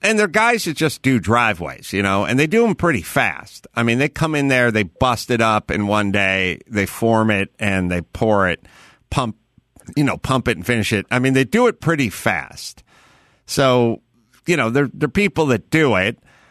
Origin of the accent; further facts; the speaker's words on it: North Hollywood, California, United States; I grew up in North Hollywood.